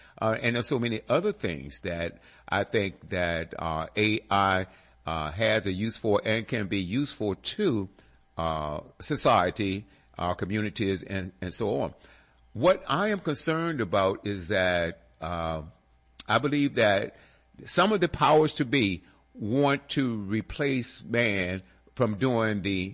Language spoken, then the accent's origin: English; Richmond, Virginia, United States; I haven't been gone for out of my home state and town here, RVA, for so many years.